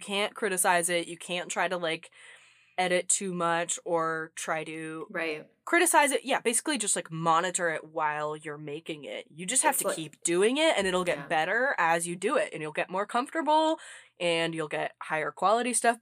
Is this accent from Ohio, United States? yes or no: no; Texas, United States; I mean, I'm from Texas. Like, those lakes are weirdly warm.